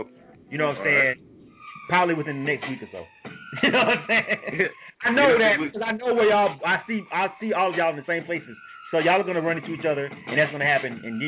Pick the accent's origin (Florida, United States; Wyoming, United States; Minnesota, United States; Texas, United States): Florida, United States; Panama City; Yeah, I'm from Panama City, man. 850 till I die.